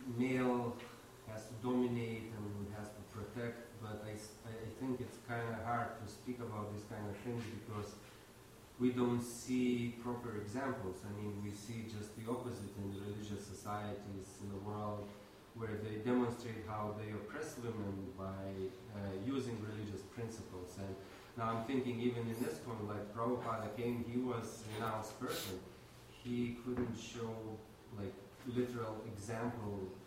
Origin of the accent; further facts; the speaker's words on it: Lithuania; I'm from Lithuania, which was former Soviet Union.